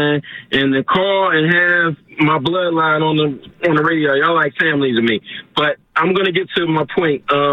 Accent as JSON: {"language": "English", "town": "Philadelphia", "region": "Pennsylvania", "country": "United States", "said": "I'm from Philadelphia, South Philly."}